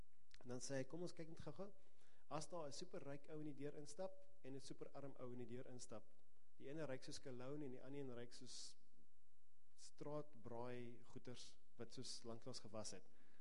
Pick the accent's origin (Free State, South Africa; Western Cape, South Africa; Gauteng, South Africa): Gauteng, South Africa; Pretoria; Ek kom uit Pretoria uit.